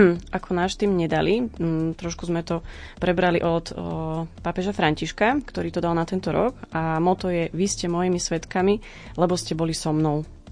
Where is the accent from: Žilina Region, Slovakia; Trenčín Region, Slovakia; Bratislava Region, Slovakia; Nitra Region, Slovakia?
Trenčín Region, Slovakia; Nedožery-Brezany; now in Banská Bystrica, Slovakia; Tak momentálne žijem tu v Banskej Bystrici, ale som z Nedožier Brezian, to je ako je Prievidza.